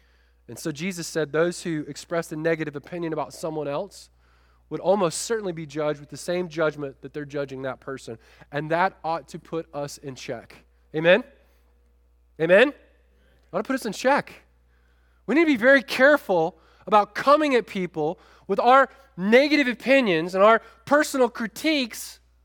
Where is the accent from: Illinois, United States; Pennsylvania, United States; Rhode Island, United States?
Illinois, United States; Chicago; And so I grew up in Chicago, but I have a tendency to be, I'm a type A kind of guy